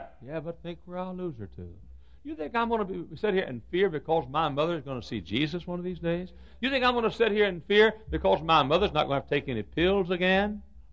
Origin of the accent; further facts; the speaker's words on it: Texas, United States; I grew up in Texas being afraid I was going to be killed by a tornado.